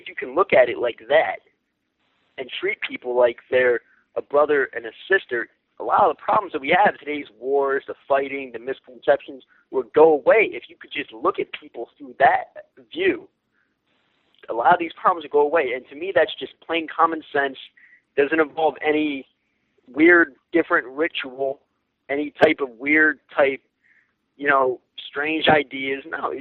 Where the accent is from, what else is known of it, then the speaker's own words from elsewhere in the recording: United States; Now, you know, I'm American, and it was Ramadan.